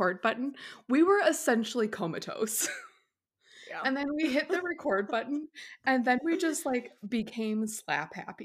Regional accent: San Diego, California, United States; Okay, moving on to my hometown team, San Diego Wave Football Club.

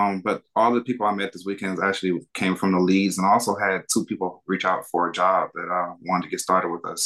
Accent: Dallas, Texas, United States; I'm from Dallas, Texas.

